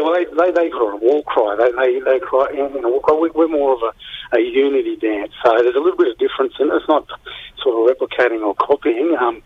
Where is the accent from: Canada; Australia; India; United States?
Australia; New South Wales; I'm the Indigenous Pathways. I'm a former NRL player, but I'm from Ahamaro in northern New South Wales. I'm an Anawan man, part of the Anawan people up there, Himbaron clan, and yeah, from northern New South Wales, a place called Ahamaro.